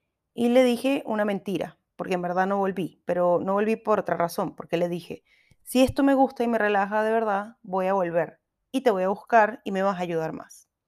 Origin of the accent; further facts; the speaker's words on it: Venezuela; uno sabe identificar a otros venezolanos